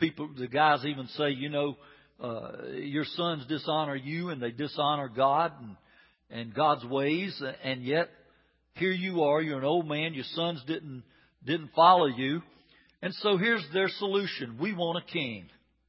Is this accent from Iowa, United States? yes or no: no; Georgia, United States; You know, I'm from Georgia, so I've had two instances now.